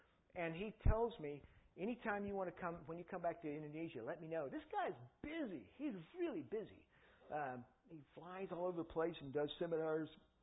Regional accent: North Carolina, United States; I'm a redneck from North Carolina, a tobacco farmer

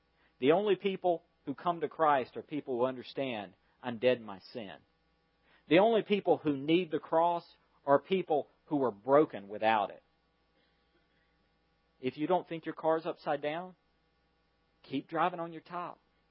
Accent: the South, United States; I know. I grew up in the South.

